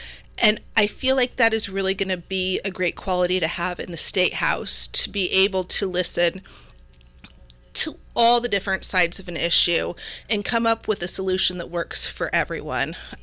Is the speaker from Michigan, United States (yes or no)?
no; Tucson, Arizona, United States; So as you said, I was born in Tucson, Arizona. Raised my whole life there.